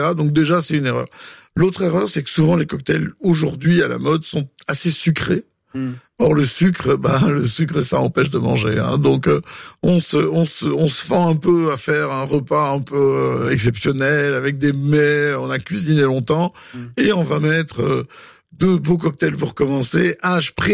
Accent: Wallonia, Belgium; On a des bulles extraordinaires chez nous, en Wallonie.

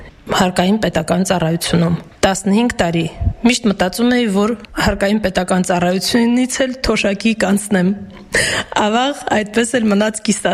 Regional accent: Stepanakert, Nagorno-Karabakh, Azerbaijan; ծնվել և մեծացել եմ Արցախի սրտում, Ստեփանակերտում։

